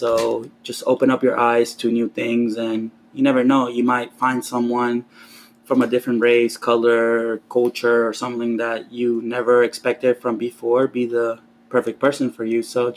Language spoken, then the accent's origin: English; Mendoza, Argentina; I'm from Mendoza, from Argentina. I'm from Mendoza. And Mendoza, the people that live there are called Mendocinos.